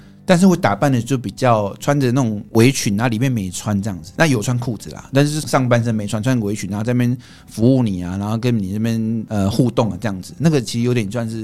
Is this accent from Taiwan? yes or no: yes; Taiwan; 那我们台湾人是比较含蓄一点